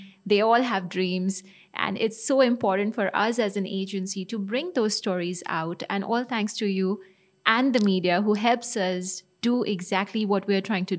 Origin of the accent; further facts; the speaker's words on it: Dubai, United Arab Emirates; My grandparents came to Dubai in the 70s, followed by dad, who was a banker. And then I grew up in Dubai.